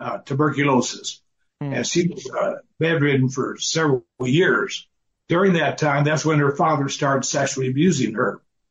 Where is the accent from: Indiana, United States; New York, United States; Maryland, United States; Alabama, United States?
Indiana, United States; Wabash; Well, I was born and raised in Wabash, Indiana. I'm a Hoosier.